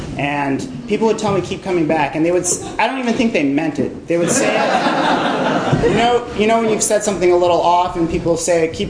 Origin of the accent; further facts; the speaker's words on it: Montreal, Quebec, Canada; also born or lived in Los Angeles / Vermont; At four, I moved to Vermont. At five, we moved to Montreal for 6 years. I lived in Montreal from the ages of like 5 to 11